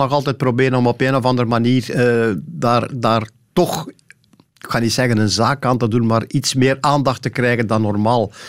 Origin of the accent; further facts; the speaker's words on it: Sint-Niklaas, Flanders, Belgium; born there; also born or lived in Temse; Eigenlijk was het Temse, maar ik woon al langer in Sint-Niklaas dan ik in Temse gewoond heb. Dus laat ons maar zeggen, ik woon in de straat waar ik geboren ben.